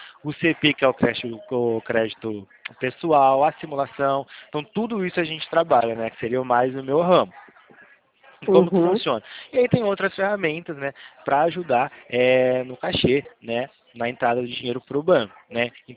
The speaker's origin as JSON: {"language": "Portuguese", "region": "São Paulo", "country": "Brazil", "said": "Eu sou aqui de São Paulo"}